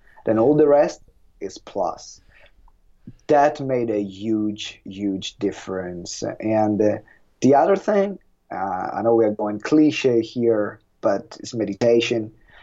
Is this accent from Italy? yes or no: yes; Italy; English is a second language; I'm from Italy, we use centimeters.